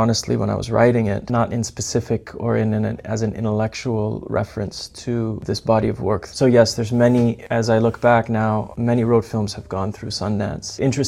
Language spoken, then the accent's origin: English; Beirut, Beirut Governorate, Lebanon; also born or lived in Riyadh, Saudi Arabia; I grew up in Beirut, Lebanon. I was born in Riyadh, Saudi Arabia. My mother is from Indiana, United States, and my father is Syrian.